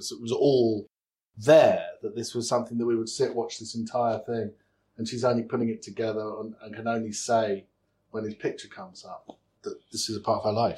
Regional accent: England, United Kingdom; I desperately don't want to do it because I'm English.

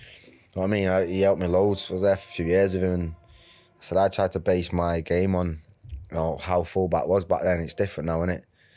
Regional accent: Salford, North West England, United Kingdom; I'm good mates with Phil, and we're all from Salford

